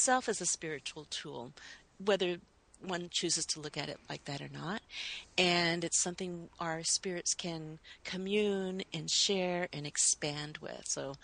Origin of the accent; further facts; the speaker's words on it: Oregon, United States; I hail from the Oregon coast here in the United States. I'm very much a West Coast energy